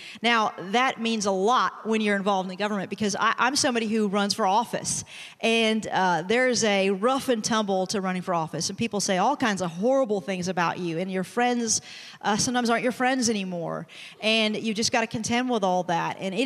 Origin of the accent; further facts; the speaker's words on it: Prestonsburg, Kentucky, United States; I was practicing law back in my hometown of Prestonsburg